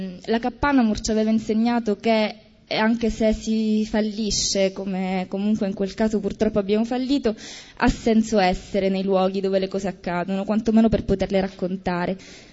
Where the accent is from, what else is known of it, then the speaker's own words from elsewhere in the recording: Palermo, Sicily, Italy; Buonasera, io vengo da Palermo